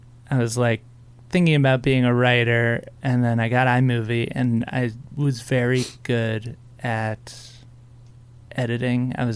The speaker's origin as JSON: {"language": "English", "region": "Illinois", "country": "United States", "tie": "born or raised there", "said": "Actually, I was born in Chicago, but grew up in the suburbs of Chicago."}